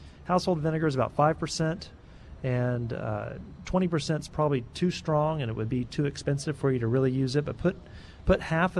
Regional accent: Mexico; the bakeries I used to visit as a child growing up in Mexico

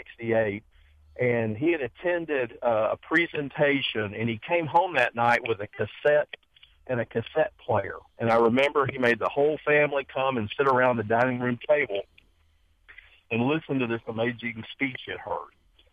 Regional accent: Dallas, Texas, United States; I was raised in Dallas. My father was a junior high school principal.

